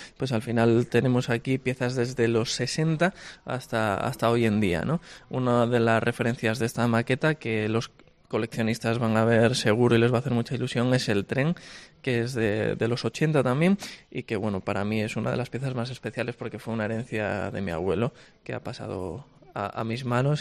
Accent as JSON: {"language": "Spanish", "town": "Santander", "region": "Cantabria", "country": "Spain", "said": "pues somos de Santander"}